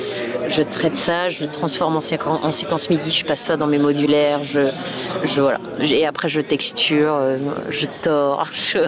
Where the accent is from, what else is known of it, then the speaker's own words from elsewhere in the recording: France; J'en ai 38. C'est un homme, je suis une femme. Il est anglais, je suis française.